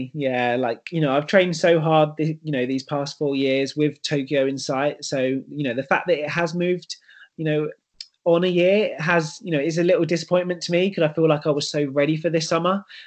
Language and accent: English; London, United Kingdom; now in Manchester, United Kingdom; So I'm isolating here in Manchester. But yeah, London is my hometown.